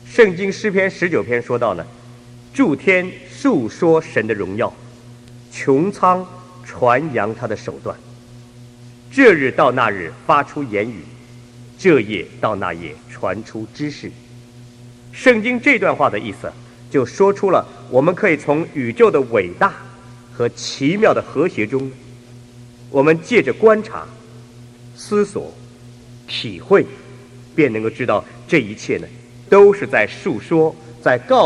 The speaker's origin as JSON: {"language": "Chinese", "country": "China", "said": "这也和我们中国人传统思想是很像的"}